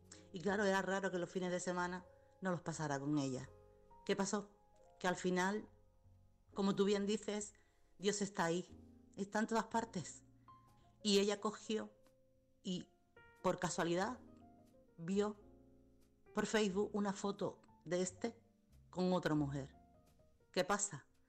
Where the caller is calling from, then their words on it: Chiclana de la Frontera, Andalusia, Spain; corresponsal de Chiclana.